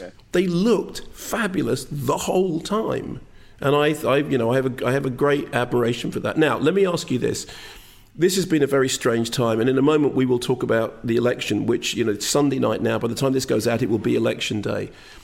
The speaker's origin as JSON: {"language": "English", "region": "England", "country": "United Kingdom", "said": "because I was being very English and uptight"}